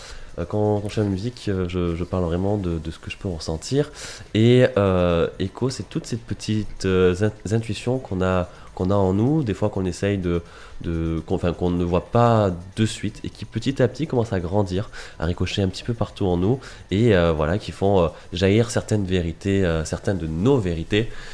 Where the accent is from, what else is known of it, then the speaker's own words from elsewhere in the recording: Nîmes, Occitanie, France; now in Paris, France; Tout à fait, je viens du Sud, avec le soleil, tout ça. J'essaye de vous l'apporter un petit peu à Paris